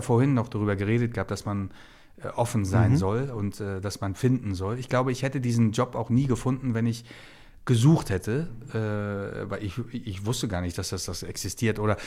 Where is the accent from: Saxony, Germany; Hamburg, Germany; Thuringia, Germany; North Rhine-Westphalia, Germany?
Hamburg, Germany; Ich bin ja ein Hamburger Jung, ja, und dann auch noch Bergedorf, da, wo ich dann auch wirklich geboren bin.